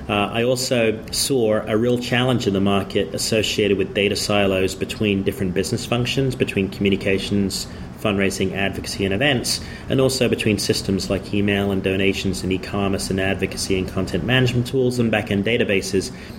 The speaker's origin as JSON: {"language": "English", "country": "United Kingdom", "lives_now": "Austin, United States", "said": "I was not from Austin, so I didn't have a network. I'm actually from the UK. I'd only been in the US a couple of years at business school at that point."}